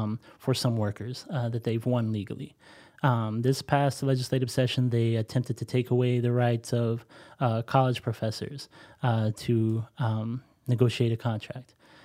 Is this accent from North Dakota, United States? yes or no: no; Texas, United States; So I came from Texas.